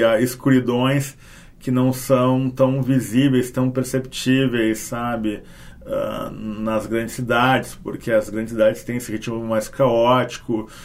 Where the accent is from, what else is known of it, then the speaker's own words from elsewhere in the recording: Porto Alegre, Rio Grande do Sul, Brazil; also born or lived in London / Rio de Janeiro; now in Garopaba, Brazil; eu que morei, né, nasci e me criei em Porto Alegre, e já morei em Londres e morei no Rio de Janeiro, agora morando em Garopaba, eu percebi um interior, uma rotina de interior do país que eu nunca tinha vivido.